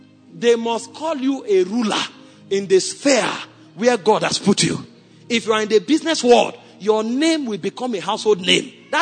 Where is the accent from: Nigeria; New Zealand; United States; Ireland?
Nigeria; And as I landed, the driver that carried me, the moment he knew I came from Nigeria, he started talking to me about Dangote.